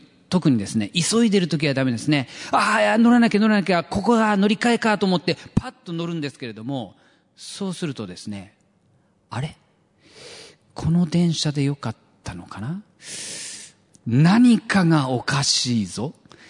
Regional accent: Tsuchiura, Ibaraki, Japan; 私はですね、生まれも育ちもここ土浦でありまして、もう根っからの茨城県人であります。

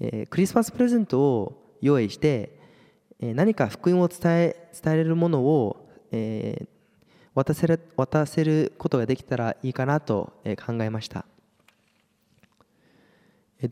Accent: Canada; まあ私がカナダで育ったこととか

